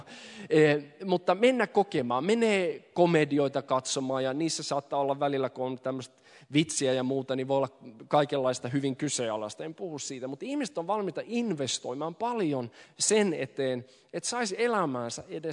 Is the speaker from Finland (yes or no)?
no; Sweden; olen syntynyt täällä Ruotsissa ja kasvanut niin päin pois.